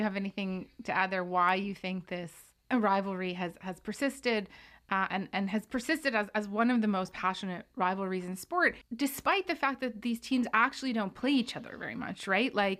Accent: Toronto, Ontario, Canada; Growing up in Toronto

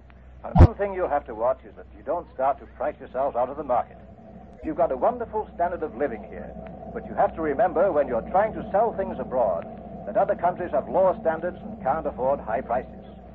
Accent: England, United Kingdom; now in Canada; It would mean a lot if I were a Canadian, but I'm an Englishman on a business trip to this country.

